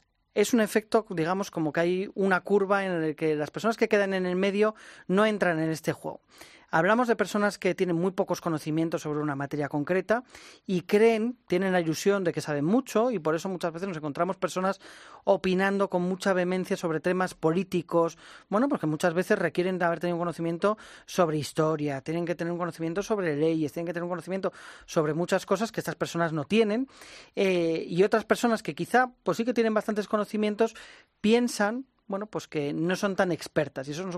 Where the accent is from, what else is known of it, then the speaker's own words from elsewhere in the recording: Bilbao, Basque Country, Spain; En Bilbao, en mi pueblo, a estas personas se le llama tolosa.